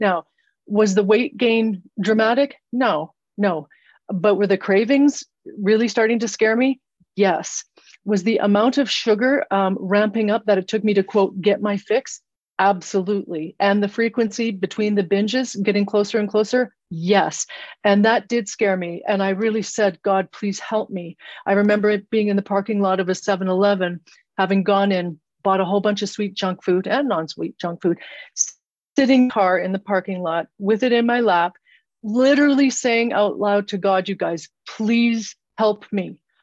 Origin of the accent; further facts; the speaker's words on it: Canada; moved away as an adult; also born or lived in New Zealand; I'm from Canada. I left Canada. I got a job in New Zealand.